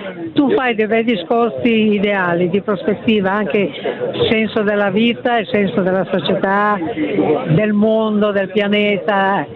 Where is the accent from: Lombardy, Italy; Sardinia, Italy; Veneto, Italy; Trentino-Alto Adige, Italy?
Lombardy, Italy; Milan; Sì, sono di Milano.